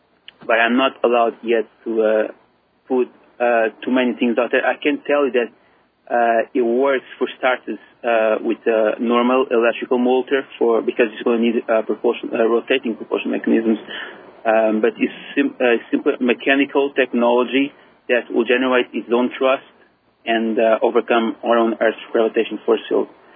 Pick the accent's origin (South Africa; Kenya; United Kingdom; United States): United Kingdom; London; I'm from London.